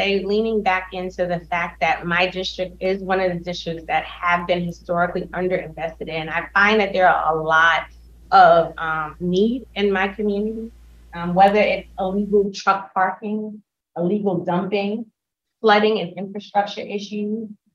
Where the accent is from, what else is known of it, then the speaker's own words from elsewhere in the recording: St. Albans, New York, United States; So actually, I grew up in St. Albans, but I've been living in the Rockaways for the past 15 years.